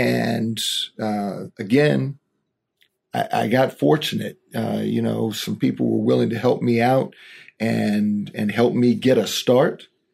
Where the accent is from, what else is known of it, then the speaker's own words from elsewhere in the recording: Durham, North Carolina, United States; I'm from Durham, so grew up there, played basketball at Jordan High School in Durham